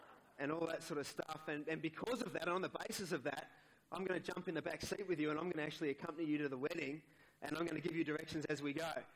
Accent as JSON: {"language": "English", "town": "Melbourne", "region": "Victoria", "country": "Australia", "said": "I'm sorry, I'm from Melbourne."}